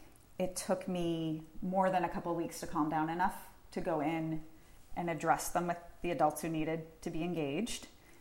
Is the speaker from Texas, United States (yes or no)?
no; Cambridge, Massachusetts, United States; So I'm a native Cantabrigian. I grew up in North Cambridge on Sherman Street, which is a pretty major street, and went through the Cambridge Public Schools K-12 myself.